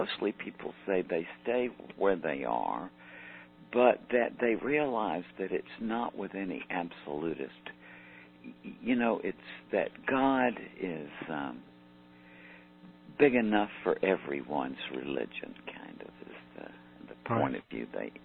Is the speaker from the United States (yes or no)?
yes; Deep South, United States; And I say that because I am from the Deep South in the United States, and there is some sort of severe religion down there.